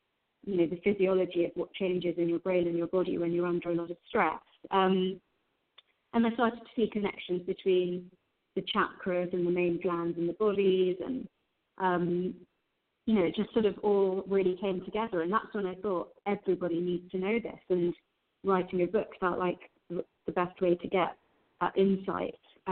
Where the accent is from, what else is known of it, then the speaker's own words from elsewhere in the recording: London, United Kingdom; not really to do with the way that I wanted to live my life as a teenager growing up in London. You know, I thought it was an Indian thing or a Hindu thing